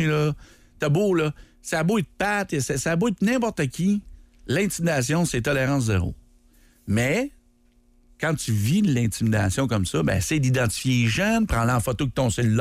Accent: Canada; Moi, je suis pas un Québécois péquiste, je suis un Canadien.

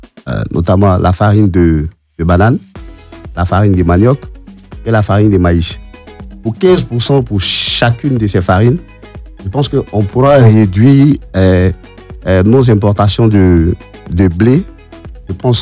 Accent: Côte d’Ivoire; Alors, moi, en tant qu'Ivoirien, je ne préfère pas qu'on subventionne les paysans russes ou ukrainiens.

